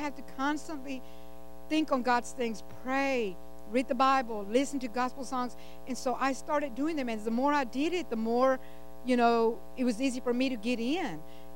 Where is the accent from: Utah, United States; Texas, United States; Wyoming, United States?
Texas, United States; Because I'm originally from Texas, you know. I'm a Texan.